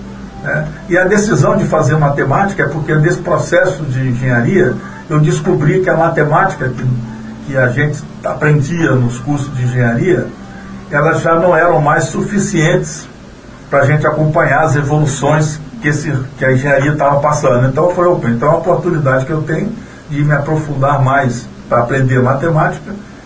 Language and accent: Portuguese; Afonso Cláudio, Espírito Santo, Brazil; Porque eu sou do distrito de Serra Pelada, no município de Afonso Cláudio.